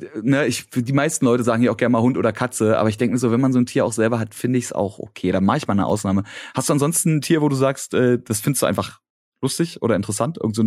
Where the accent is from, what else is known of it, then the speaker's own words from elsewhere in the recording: Berlin, Germany; weil wir beide als Berliner, quasi Berlinerin, das Team Berlin vertreten dürfen